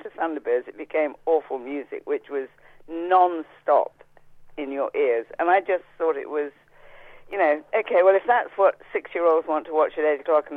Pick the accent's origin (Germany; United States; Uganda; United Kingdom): United Kingdom; Lincoln, East Midlands; born there; also because I was born in Lincoln